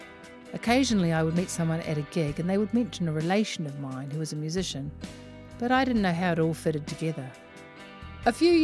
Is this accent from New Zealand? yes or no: yes; Auckland, New Zealand; born there; why I was born in West Auckland, and maybe even explains some of my need to make music